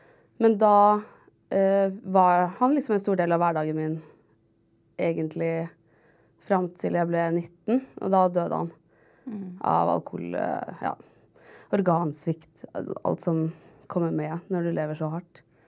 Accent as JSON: {"language": "Norwegian", "region": "Oslo", "country": "Norway", "tie": "born or raised there", "said": "Ja, jeg vokste opp, jeg fra Oslo, så jeg vokste opp liksom, ved Nordberg-området, og det heter jo egentlig Gaustad"}